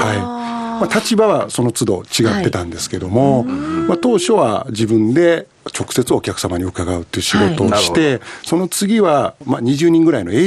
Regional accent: Muko, Kyoto, Japan; 私自身はずっと父の仕事の関係で、京都で育ちました。小学校から京都。

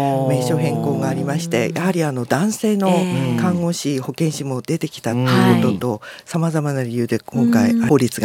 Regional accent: Goshogawara, Aomori, Japan; はい、私は五所川市出身です。

